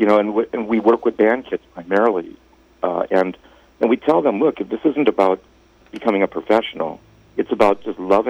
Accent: Minnesota, United States; My mom and dad had moved from Minnesota to Dallas. I grew up in Minnesota.

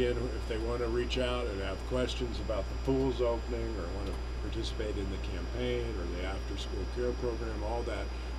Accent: Tulsa, Oklahoma, United States; now in Bartlesville, United States; I grew up in Tulsa, and, you know, I played basketball

